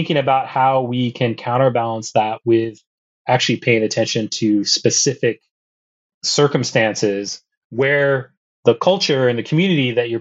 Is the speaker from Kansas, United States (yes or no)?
no; Hawaii, United States; now in Montreal, Canada; it's me as a Hawaiian, a Kanaka Maoli person in Montreal